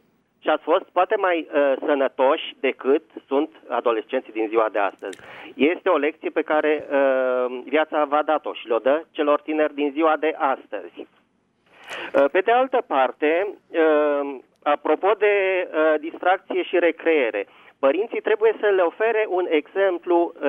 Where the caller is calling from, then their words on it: Bucharest, Romania; din București.